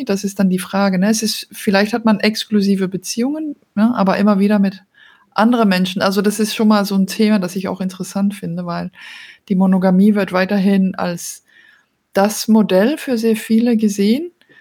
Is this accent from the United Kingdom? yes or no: no; Belgium; also born or lived in Denmark; now in Germany; bin ursprünglich aus Dänemark, aber in Belgien aufgewachsen und jetzt wohne ich derzeit in Deutschland und bin schon länger international unterwegs, bin so aufgewachsen quasi